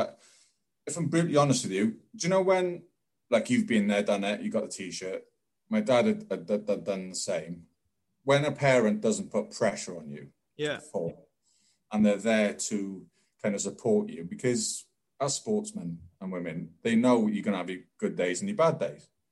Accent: Wales, United Kingdom; I was lucky in growing up in Wales

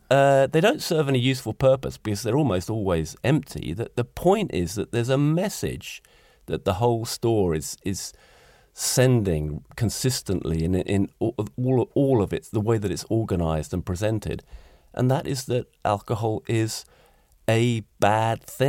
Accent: United Kingdom; But as a Brit and coming from a country which has an alcohol problem

